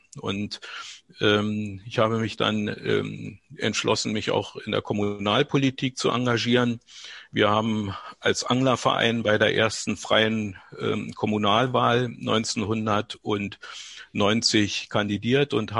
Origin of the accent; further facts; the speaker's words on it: Wildenbruch, Brandenburg, Germany; war 1989 32 Jahre alt, hatte zwei Söhne, war verheiratet. Für mich stand nie zur Disposition, die DDR zu verlassen, meinen Heimatort Wildenbruch.